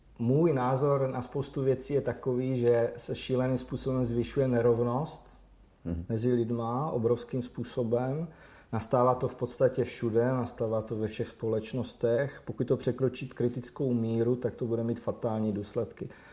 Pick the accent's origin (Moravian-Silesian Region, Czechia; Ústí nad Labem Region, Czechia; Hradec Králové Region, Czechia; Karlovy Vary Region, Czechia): Moravian-Silesian Region, Czechia; samozřejmě jsem z Karvinska, což znamená mnohé. Je to odpadkový koš republiky